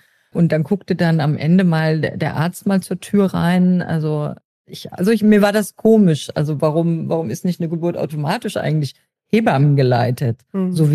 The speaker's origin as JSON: {"language": "German", "region": "North Rhine-Westphalia", "country": "Germany", "said": "Ich komme ja hier aus NRW"}